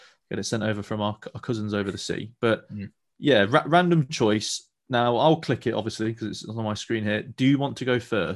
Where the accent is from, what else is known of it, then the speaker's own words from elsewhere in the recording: United Kingdom; Which not to be confused with any royal beatings, because we're British.